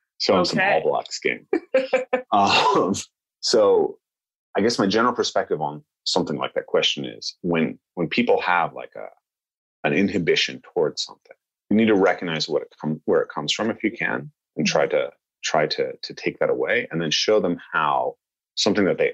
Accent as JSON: {"language": "English", "region": "Northwest", "country": "United States", "tie": "born or raised there", "said": "I'm a white American, right? I grew up in the Northwest, and I definitely grew up with this strong cultural sense that dancing was not for men."}